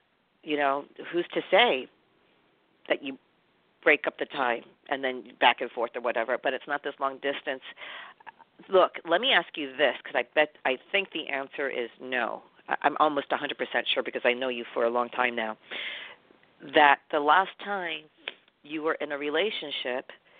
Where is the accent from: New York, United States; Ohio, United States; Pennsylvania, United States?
New York, United States; I'm a native New Yorker, and I grew up in New York at the time where things happened.